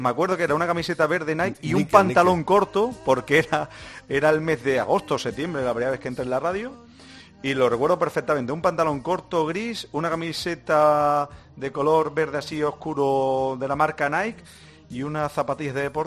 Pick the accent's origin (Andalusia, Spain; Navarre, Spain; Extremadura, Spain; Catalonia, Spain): Andalusia, Spain; El Viso del Alcor; de la radio en el estudio de radio de la radio de mi pueblo, que hoy sigue sonando a las mil maravillas, en el 107.9 de la frecuencia modulada, en Radio Alcores.